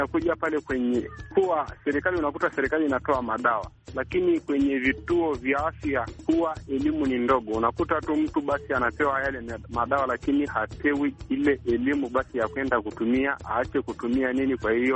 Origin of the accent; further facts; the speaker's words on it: Ngorongoro, Arusha, Tanzania; natokea Ngorongoro, mkoa wa Arusha, Tanzania.